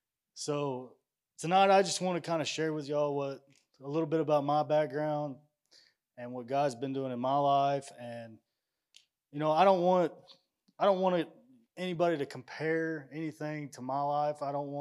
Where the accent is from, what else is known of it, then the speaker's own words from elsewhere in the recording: Kentucky, United States; I'm from Ballard County.